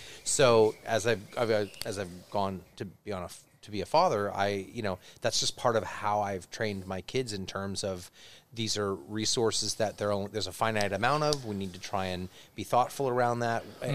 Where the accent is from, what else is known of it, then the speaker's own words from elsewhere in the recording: San Carlos, California, United States; And it's weird because I grew up in San Carlos, which is across the bay from where we are.